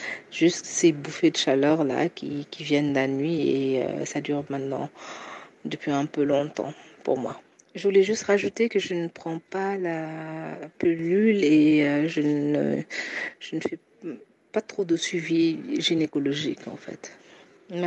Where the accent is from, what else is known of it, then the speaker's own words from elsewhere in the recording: Dakar, Senegal; j'ai 47 ans, je suis de Dakar.